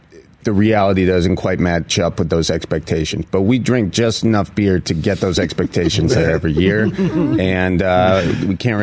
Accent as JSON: {"language": "English", "region": "Wisconsin", "country": "United States", "accent": "Wisconsin", "said": "They said I couldn't do voiceovers at one place because I had a Wisconsin accent."}